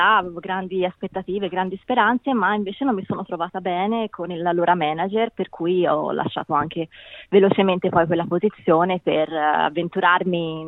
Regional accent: Florence, Tuscany, Italy; Io sono di Firenze, proprio di Firenze

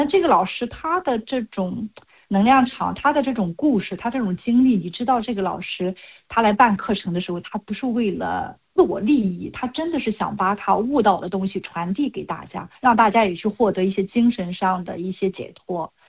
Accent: Linyi, Shandong, China; now in Beijing, China; 就是你想我的故乡是山东临沂，比较小的一个城市嘛

